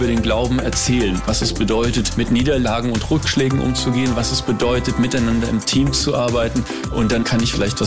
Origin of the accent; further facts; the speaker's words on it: Wiesbaden, Hesse, Germany; bin 36 und ich komme aus Wiesbaden.